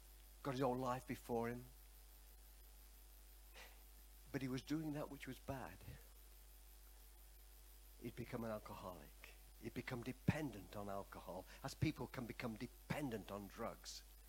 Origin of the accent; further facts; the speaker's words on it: Nottingham, East Midlands, United Kingdom; moved away; He come from England like I did. I came from Nottingham.